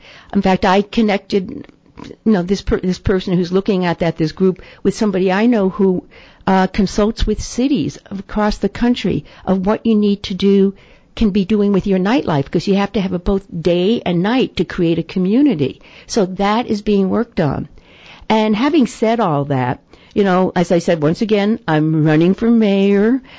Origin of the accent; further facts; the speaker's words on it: New York, United States; even when I was raised on Long Island, you know, we had, you know, several, it was a very small town, much smaller.